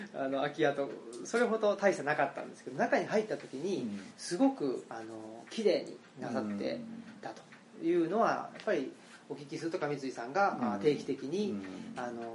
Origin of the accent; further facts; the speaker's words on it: Saitama, Japan; 僕は埼玉ですし